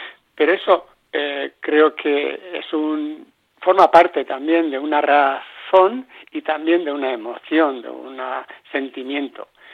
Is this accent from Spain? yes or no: yes; Hondarribia, Basque Country, Spain; Naturalmente que me siento más vasco que español, y más hondarres que vasco